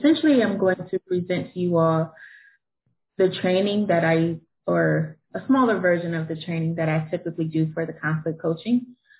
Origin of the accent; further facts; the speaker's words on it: Ohio, United States; Secondly, I am from Ohio.